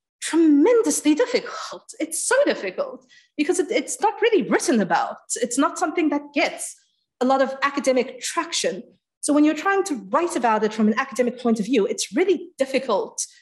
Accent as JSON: {"language": "English", "country": "South Africa", "said": "as a South African, as someone I spent 28 years of my life in South Africa, I've lived amongst Black people, mixed race people, Muslim, Christian, all these different people."}